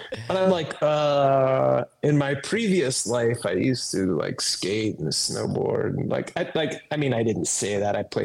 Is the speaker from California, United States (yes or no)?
no; Northbrook, Illinois, United States; He grew up in Naperville. I grew up in Northbrook. He's like right down the road from me.